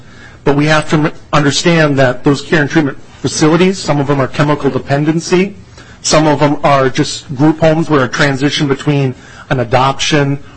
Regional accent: Litchfield, Minnesota, United States; There's a care and treatment facility in my hometown of Litchfield

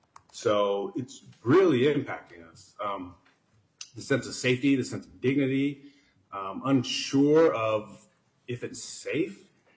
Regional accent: Minneapolis, Minnesota, United States; I grew up in Minneapolis my whole life.

